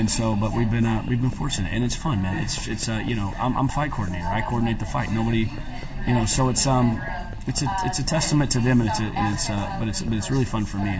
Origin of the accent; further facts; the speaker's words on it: Oklahoma, United States; he also knew that I'm a wrestler from Oklahoma, so that's my base.